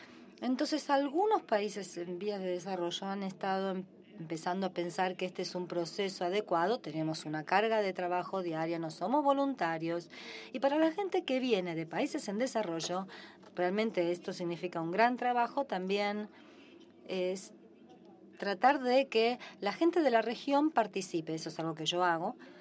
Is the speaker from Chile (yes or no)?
no; Argentina; yo vengo de la Argentina y soy representante de Argentina ante el GAC